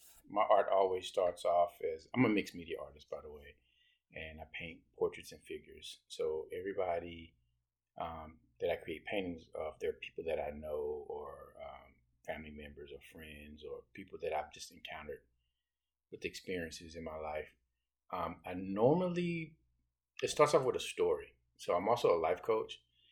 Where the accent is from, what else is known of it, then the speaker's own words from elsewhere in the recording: Dallas, Texas, United States; I originally grew up in Texas, in Dallas, Texas. Grew up in Dallas, Texas.